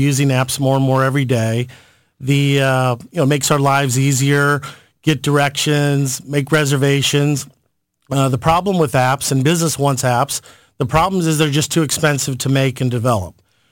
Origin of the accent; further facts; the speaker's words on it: St. Louis, Missouri, United States; Yes, we're from St. Louis. I'm personally born and raised in St. Louis